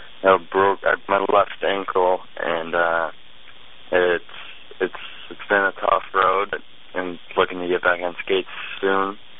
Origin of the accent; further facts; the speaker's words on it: Michigan, United States; I've been growing up in Michigan. I've been a University of Michigan fan my whole life.